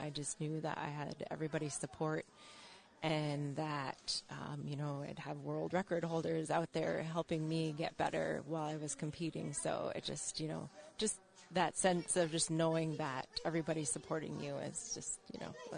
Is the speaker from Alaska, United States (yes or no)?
yes; Nome, Alaska, United States; I'm from Nome. Happy to be here today.